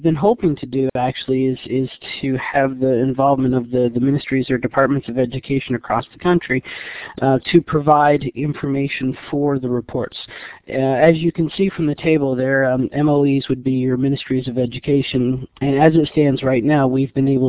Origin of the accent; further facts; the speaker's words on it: Newfoundland and Labrador, Canada; now in Ontario, Canada; only because I was originally from Newfoundland, so I had known what was going on there fairly firsthand.